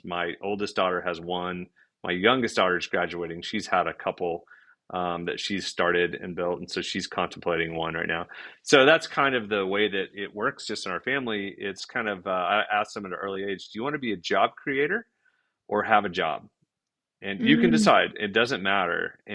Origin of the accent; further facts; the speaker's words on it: Oklahoma City, Oklahoma, United States; also born or lived in London; we moved back from London back to Oklahoma City, and which is hometown, really.